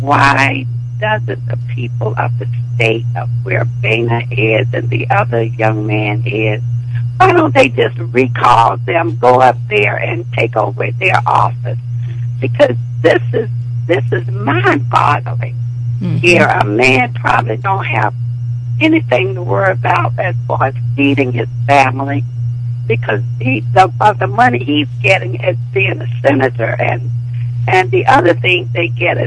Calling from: Laurel, Maryland, United States; I'm calling from Laurel, Maryland.

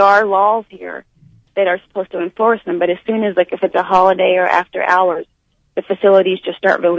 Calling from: Louisville, Kentucky, United States; I'm calling from Louisville, Kentucky.

